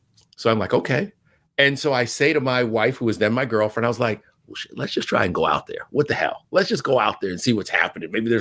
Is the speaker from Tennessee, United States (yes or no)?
no; Baltimore, Maryland, United States; I grew up in Baltimore, and in the 80s, when she was doing local news